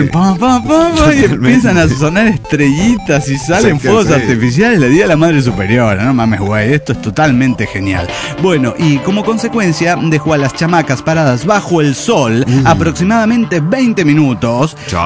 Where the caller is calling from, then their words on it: Mexico City, Mexico; de Chilangolandia.